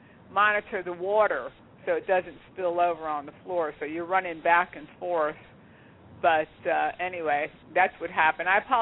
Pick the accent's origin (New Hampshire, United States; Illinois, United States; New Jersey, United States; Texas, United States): New Jersey, United States; now in Florida, United States; I grew up in New Jersey, and we had hotter summers there than we ever had here in Florida.